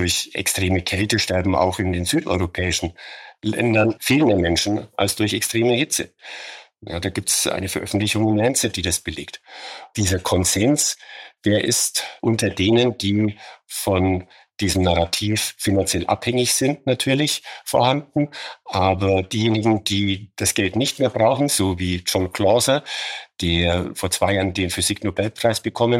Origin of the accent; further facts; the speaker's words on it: Munich, Bavaria, Germany; Ich komme halt aus München.